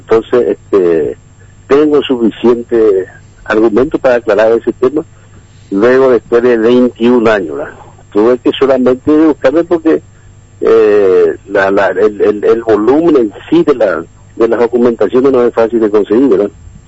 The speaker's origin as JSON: {"language": "Spanish", "country": "Paraguay", "said": "Hemos cumplido claramente como ciudadanos paraguayos"}